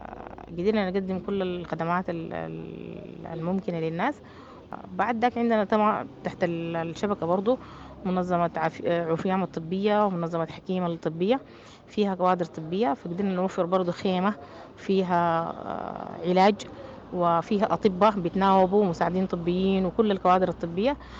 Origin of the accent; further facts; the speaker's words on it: Sudan; ودي طبعا زادة يعني احنا من قيمنا كسودانيين.